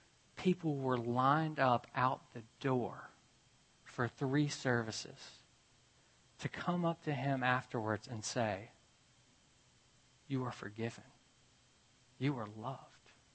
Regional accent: Memphis, Tennessee, United States; subsequently been part of a new church plant in my hometown, Memphis, Tennessee.

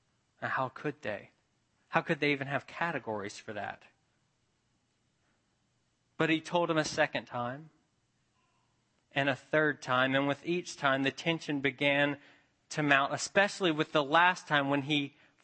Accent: Memphis, Tennessee, United States; For me, growing up in Memphis, it was always reaching West Memphis, and a particular spot in West Memphis, which was across the river in Arkansas

